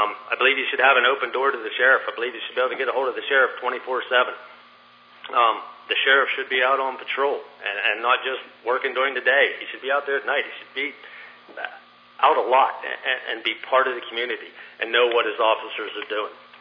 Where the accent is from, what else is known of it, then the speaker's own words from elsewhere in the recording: Pennsylvania, United States; I grew up in Bedford County, Pennsylvania. I'm 41 years old. I moved here in Wyoming and have been a resident in Sublet County since 2003.